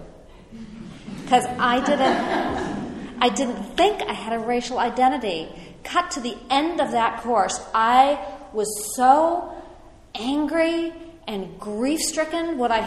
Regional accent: Winchester, United States; So where I grew up in Winchester was considered a very safe.

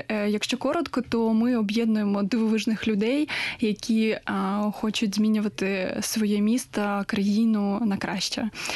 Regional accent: Zaporizhzhia, Zaporizhzhia Oblast, Ukraine; я сама з Запоріжжя. І це моє рідне місто, я його дуже люблю

